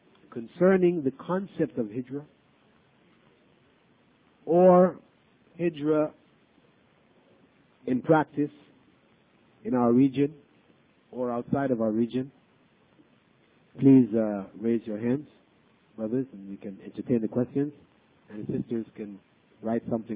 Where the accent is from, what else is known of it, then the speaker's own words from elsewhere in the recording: Belize; in the sense that I am from Belize and I'm trying to get everybody to come back with me to Belize, because I'm not.